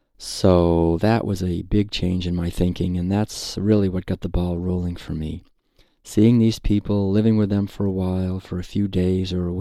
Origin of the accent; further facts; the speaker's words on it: Concord, Massachusetts, United States; I was born and raised in New England, Concord, Massachusetts, and was taught to eat like everyone else.